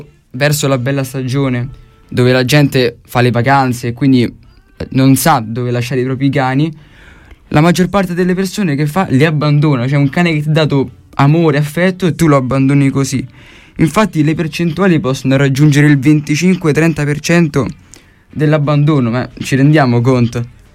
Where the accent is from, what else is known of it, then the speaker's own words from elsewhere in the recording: Sicily, Italy; Io per esempio sono siciliano di origine